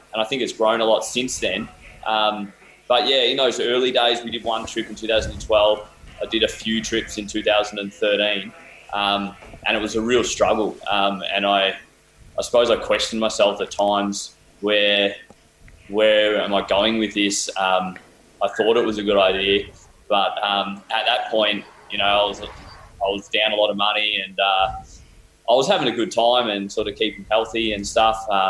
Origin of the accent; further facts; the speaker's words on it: Melbourne, Victoria, Australia; I'm from Melbourne, play Australian rules football down in Melbourne.